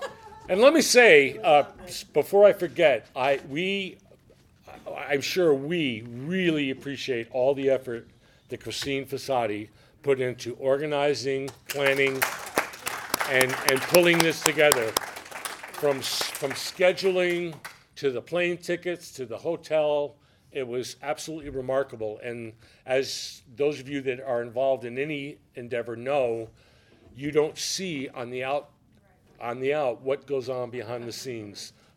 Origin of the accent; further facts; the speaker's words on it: New England, United States; I grew up in New England